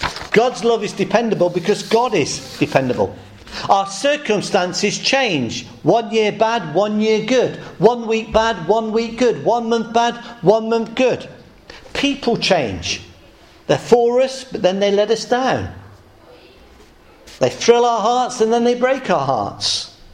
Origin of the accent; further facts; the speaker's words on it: England, United Kingdom; I grew up in the Midlands.